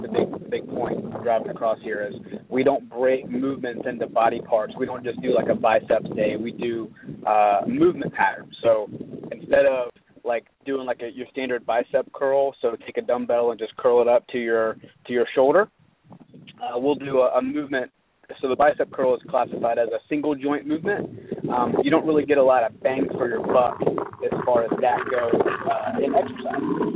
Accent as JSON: {"language": "English", "town": "Savannah", "region": "Georgia", "country": "United States", "tie": "born or raised there", "said": "Okay. I'm actually from Savannah. I was born and raised here."}